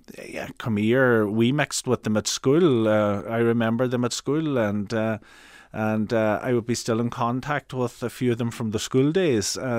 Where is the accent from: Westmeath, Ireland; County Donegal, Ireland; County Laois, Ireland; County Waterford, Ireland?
County Donegal, Ireland; Burtonport; I come from Burtonport, which was a very vibrant fishing village when I was growing up, and is the place where the ferry leaves to go to Ironmore Island, or the ferry boats. And it's a seaside area